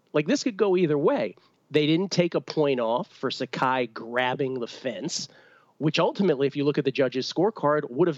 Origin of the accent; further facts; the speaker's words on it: Washington, District of Columbia, United States; Zabe is a guy who I grew up with in Washington, D.C.